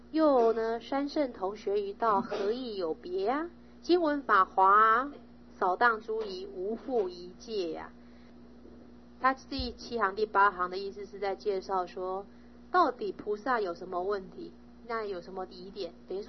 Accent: China; 我们中国人最常讲一句话就是快到了快到了。

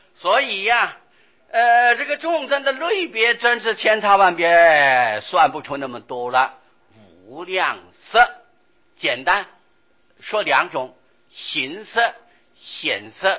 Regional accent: China; 我们中国人汉民族就是黄皮的啊，黄种的啊

